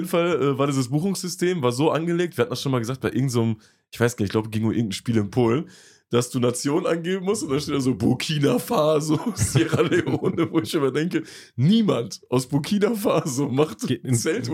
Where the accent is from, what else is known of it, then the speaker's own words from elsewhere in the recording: Angola; Ich komme aus Angola.